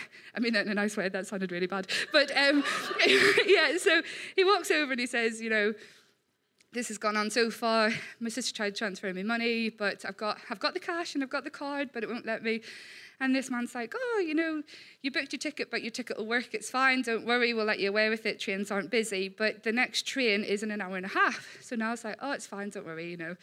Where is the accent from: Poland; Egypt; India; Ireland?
Ireland; I am Irish, but I will try to speak properly so that you can understand.